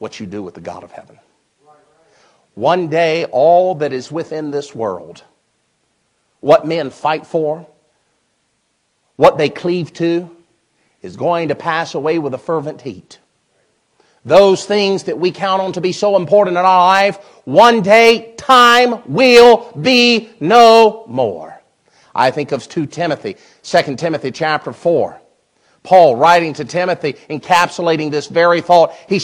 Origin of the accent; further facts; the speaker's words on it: the South, United States; I grew up in the South. My granddaddy was a sharecropper and a pig farmer.